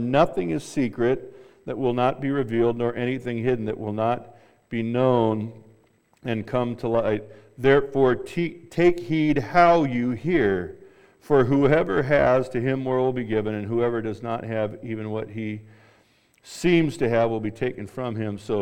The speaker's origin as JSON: {"language": "English", "town": "Glendora", "region": "California", "country": "United States", "tie": "born or raised there", "said": "And I grew up in Glendora, California, the smoggiest city in the nation when I was growing up"}